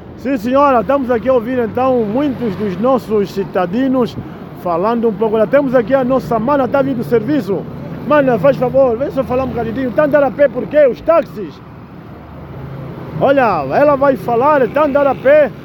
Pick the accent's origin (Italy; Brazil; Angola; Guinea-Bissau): Angola; pois isso nos caracteriza como angolanos. Nós somos angolanos, então não somos só um povo, somos muitos povos.